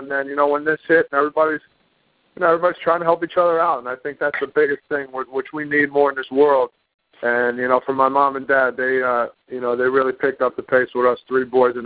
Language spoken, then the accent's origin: English; New Jersey, United States; And I think, you know, as a young kid growing up in New Jersey, you got a lot of people trying to, you know, help you out.